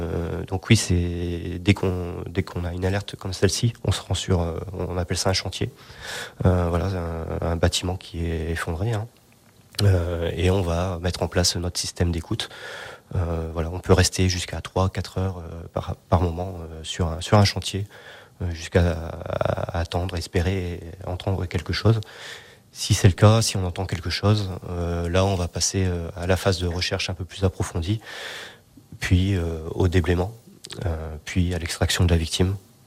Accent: France; Je suis originaire de la France, je suis arrivé dans la région il y a un peu plus d'un an et demi.

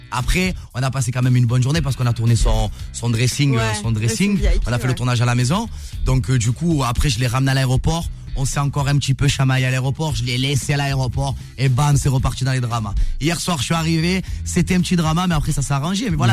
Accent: Tunisia; moved away; j'aime mon pays, j'aime la Tunisie. Attention, je suis un Tunisien, je suis fier de l'être. Mais ça fait très longtemps que je suis pas allé en Tunisie

